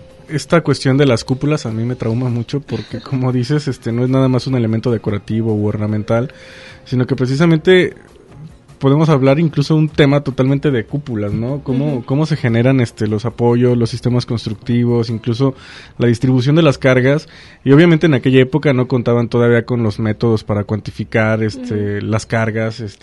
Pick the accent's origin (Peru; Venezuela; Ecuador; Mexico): Mexico; solamente nos vamos a centrar en la arquitectura católica, que es como que la que nos más identifica como mexicanos